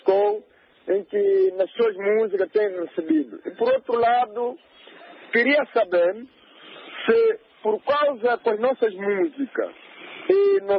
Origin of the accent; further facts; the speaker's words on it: Angola; e para nós como angolanos, como